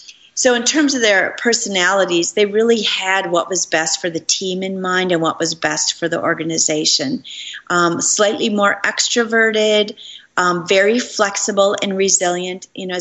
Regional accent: Minneapolis, Minnesota, United States; And then a month later, I came to my hometown in Minneapolis and was on WCCO and Care 11 news channels talking about my book.

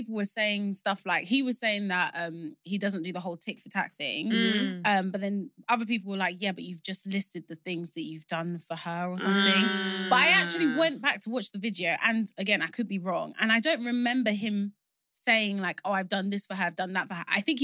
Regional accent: Nigeria; I'm Nigerian as well

